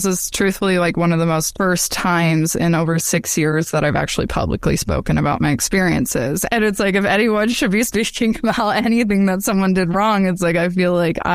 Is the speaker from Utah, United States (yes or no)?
yes; Utah, United States; the culture I was brought up in Utah